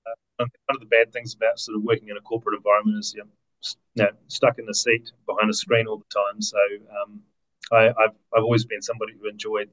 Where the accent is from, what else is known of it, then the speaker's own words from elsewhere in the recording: South Island, New Zealand; now in Australia; And I'm from the South Island of New Zealand, so we tend to go back to the South Island